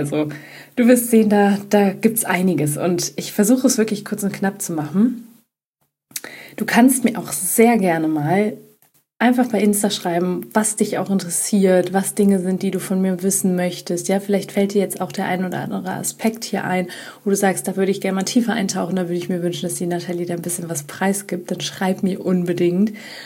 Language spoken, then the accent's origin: German; Düsseldorf, North Rhine-Westphalia, Germany; Ich komme aus Düsseldorf. Ich komme aus einem kleinen, ehrlich gesagt, einem kleinen Teil von Düsseldorf. Das ist schon fast, hat schon fast Dorfcharakter.